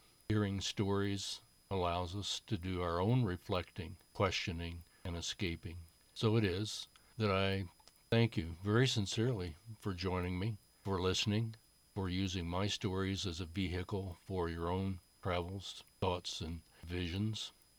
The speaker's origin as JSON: {"language": "English", "region": "Indiana", "country": "United States", "tie": "born or raised there", "said": "As a boy growing up in Indiana, I heard rumors that there really were places we could call tropical paradises."}